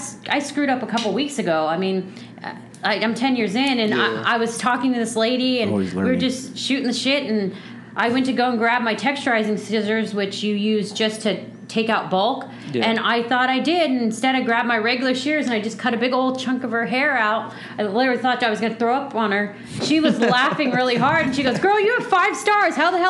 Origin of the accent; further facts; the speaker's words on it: Palm Desert, California, United States; I did. I grew up in Palm Desert. I was born at Desert Hospital in Palm Springs. I grew up out here. I've left and come back a bunch of times, but.